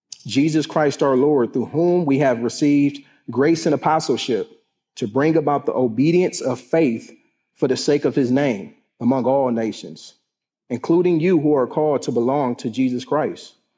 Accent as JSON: {"language": "English", "town": "Lakeland", "region": "Florida", "country": "United States", "said": "I'm from Lakeland."}